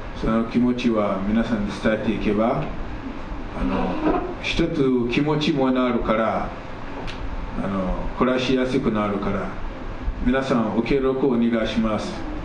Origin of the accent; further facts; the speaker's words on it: Ghana; Japanese is a second language; 私エジプト人じゃない、ガーナ人けど、